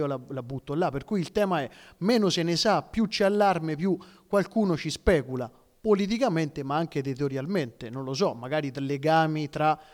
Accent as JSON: {"language": "Italian", "town": "Terni", "region": "Umbria", "country": "Italy", "said": "l'immigrato discriminato sono io che sono di Terni"}